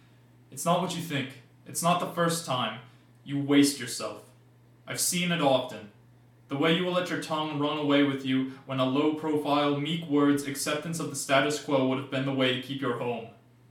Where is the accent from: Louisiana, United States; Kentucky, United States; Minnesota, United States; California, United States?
Louisiana, United States; New Orleans; I'm from New Orleans, Louisiana. I suppose what most influenced my accent was my parents. Most people where I'm from have a generally similar accent.